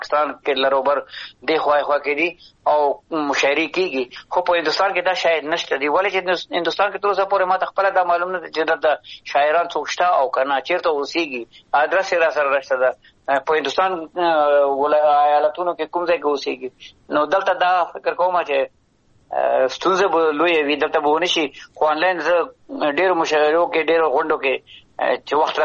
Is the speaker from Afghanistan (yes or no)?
yes; Afghanistan; moved away